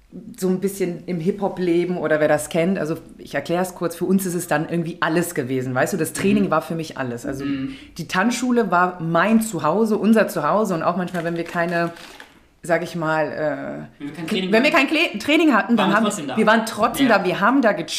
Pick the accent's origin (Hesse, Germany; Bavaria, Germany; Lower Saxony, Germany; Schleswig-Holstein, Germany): Lower Saxony, Germany; Hanover; born there; now in Hamburg, Germany; genau, ich bin in Hannover geboren, habe mit Steven getanzt, das können wir später dann auch nochmal erläutern, bin irgendwann nach Hamburg gegangen, nachdem ich hier studiert habe und abgebrochen habe.